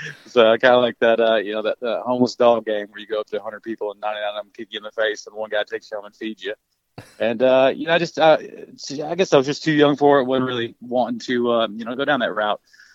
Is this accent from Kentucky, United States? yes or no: yes; Mammoth Cave, Kentucky, United States; I'm originally from Mammoth Cave, Kentucky, really in the middle of nowhere. I grew up on a horse riding stables and horseman's campground.